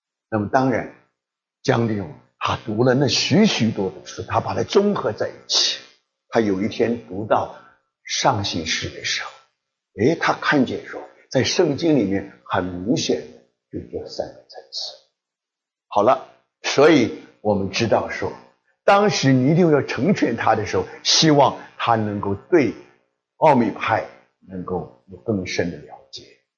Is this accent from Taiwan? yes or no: yes; Taiwan; now in United States; 我还记得我刚刚到美国的时候，那么我很得意啊，因为我从台湾来的